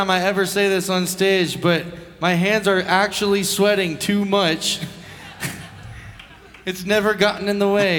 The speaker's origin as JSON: {"language": "English", "town": "Houston", "region": "Texas", "country": "United States", "said": "And I'm from Houston, Texas."}